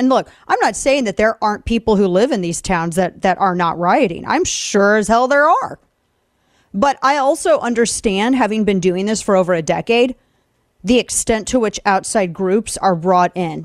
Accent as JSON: {"language": "English", "town": "St. Louis", "region": "Missouri", "country": "United States", "tie": "born or raised there", "said": "brought into my hometown of St. Louis to train agitators."}